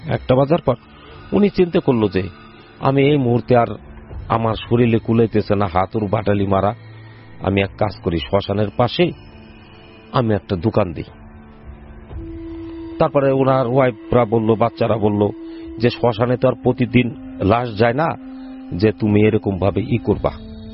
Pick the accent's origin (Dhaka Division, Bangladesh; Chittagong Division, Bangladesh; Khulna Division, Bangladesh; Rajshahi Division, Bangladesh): Dhaka Division, Bangladesh; Ambikapur; আমার শৈশব কেটেছে অম্বিকাপুরে, ফরিদপুর অম্বিকাপুর শহরতলি।